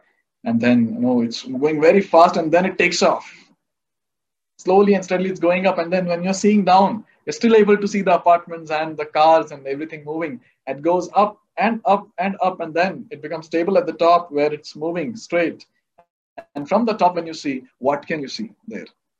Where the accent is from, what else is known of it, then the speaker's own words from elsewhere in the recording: Bangalore, Karnataka, India; since I'm from Bangalore, so I'll talk about Karnataka. So we are in a state called Karnataka.